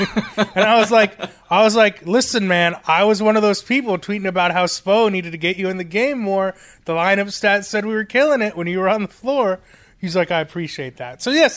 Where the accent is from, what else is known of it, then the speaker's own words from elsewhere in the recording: Florida, United States; I grew up in South Florida and am a longtime supporter of the Miami Heat.